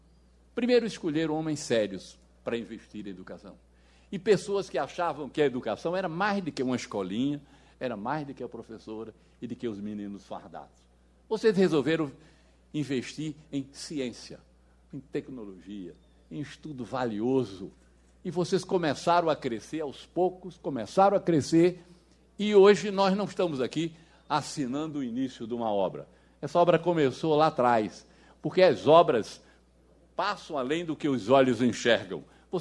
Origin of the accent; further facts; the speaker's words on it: Pernambuco, Brazil; E eu não tive o menor constrangimento, como pernambucano, de fazer muita força para essa obra vir para cá